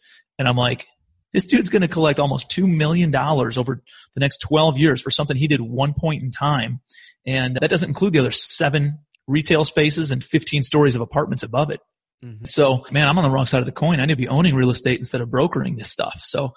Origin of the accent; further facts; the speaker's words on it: Cleveland, Ohio, United States; My background, I'm from Cleveland, Ohio originally